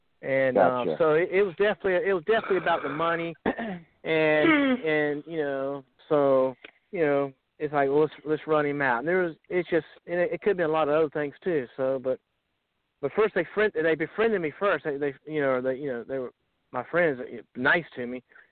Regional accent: Bartow, Florida, United States; Bartow, where I was born and raised, was 33830.

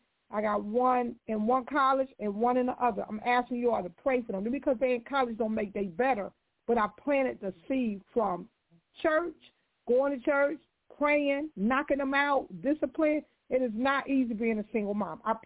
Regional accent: Newark, New Jersey, United States; Like when I grew up in Jersey and I'm from Newark, they showed me scared straight, and I was scared.

